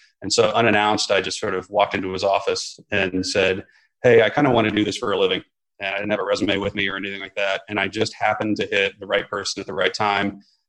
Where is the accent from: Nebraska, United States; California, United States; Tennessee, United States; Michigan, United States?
Nebraska, United States; Omaha; So I'm from Omaha, Nebraska, which doesn't really matter much to the story